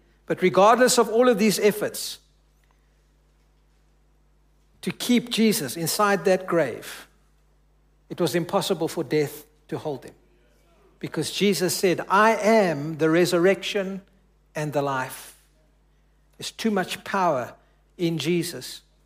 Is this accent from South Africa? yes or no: yes; South Africa; But I celebrated and declared their victory was my victory as a South African.